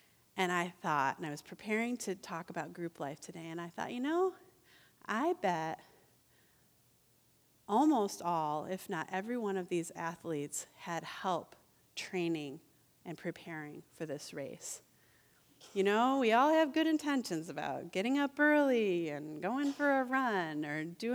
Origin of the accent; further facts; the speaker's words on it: Albion, United States; a big race in my hometown of Albion